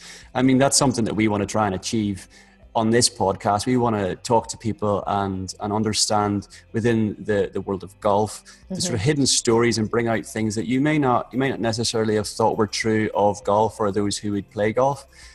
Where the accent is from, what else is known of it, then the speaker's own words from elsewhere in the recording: Belfast, Northern Ireland, United Kingdom; because he actually comes from just very close to where I was brought up and live in Belfast, Northern Ireland.